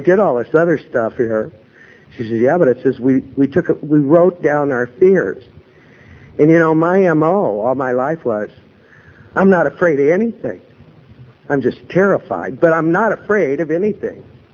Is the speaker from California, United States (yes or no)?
yes; Los Angeles, California, United States; I'm a native Angeleno born and raised in California.